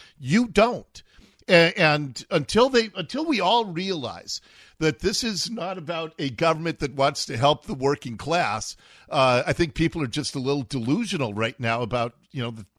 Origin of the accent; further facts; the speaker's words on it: Seattle, Washington, United States; I grew up in Ballard. I always think of the heart of Crown Hill, the hub, as being 80th and 15th.